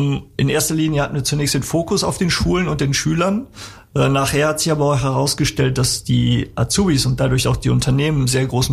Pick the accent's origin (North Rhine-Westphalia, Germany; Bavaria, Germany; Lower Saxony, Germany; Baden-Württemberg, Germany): North Rhine-Westphalia, Germany; Wermelskirchen; Ich komme aus Wermelskirchen